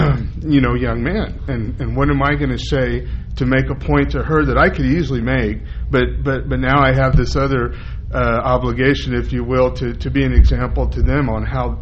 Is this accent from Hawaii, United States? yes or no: no; Austin, Texas, United States; now in Salt Lake City, United States; I grew up in Austin, Texas, not too far from where you're at, so I didn't know till I was an adult that these were issues to be dealt with.